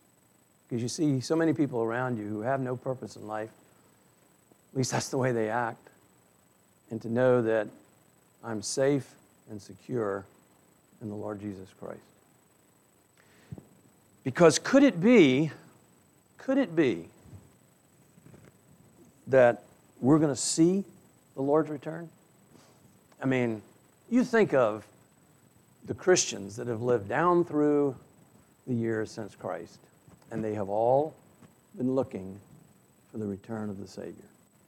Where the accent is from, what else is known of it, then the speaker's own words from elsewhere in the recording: South Carolina, United States; Listen, there's nothing finer for a Southern boy to come to Alabama. For you see, I'm from South Carolina, and we were the first to secede.